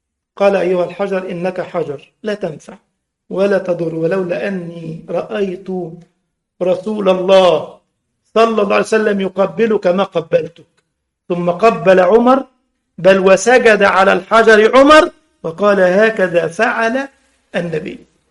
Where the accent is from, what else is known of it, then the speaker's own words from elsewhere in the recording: Egypt; عندنا في مصر يقول لك التكرار بيعلم الحمار